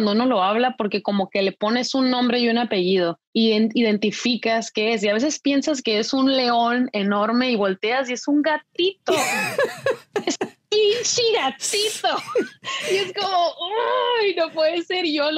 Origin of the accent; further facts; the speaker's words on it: Mexico; en México, de donde yo soy, o en Latinoamérica en sí